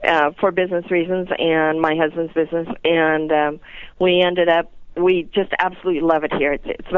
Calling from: Walla Walla, Washington, United States; Walla Walla, Washington.

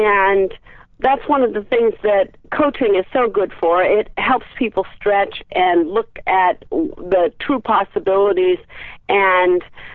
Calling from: Reading, Pennsylvania, United States; I am calling from Reading, Pennsylvania.

